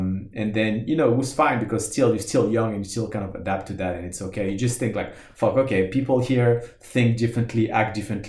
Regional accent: France; English is a second language; So I was born and raised in France. Have an older sister as well. She's born here as well. My parents come from Algeria, so they immigrated back.

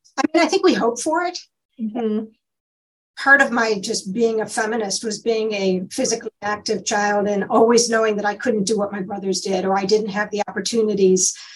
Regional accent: Michigan, United States; I skied competitively. I'm from Michigan.

